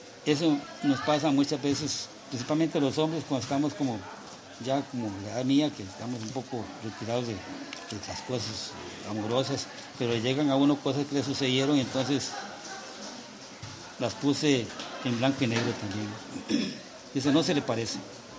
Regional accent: Costa Rica; Soy poeta, tico.

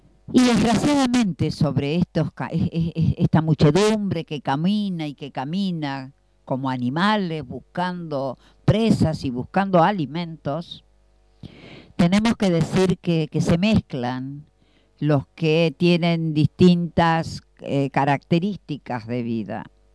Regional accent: Argentina; Y nos planteamos como ciudadanos argentinos.

